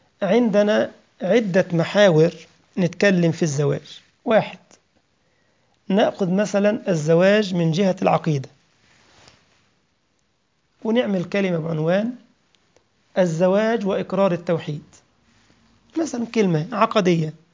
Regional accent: Egypt; وكنا بنعلم الطلاب عندنا في مصر هذا الباب

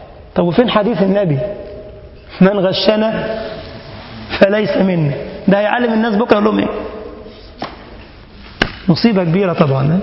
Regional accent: Egypt; الطب والهندسة بيسموها عندنا في مصر لإيه؟

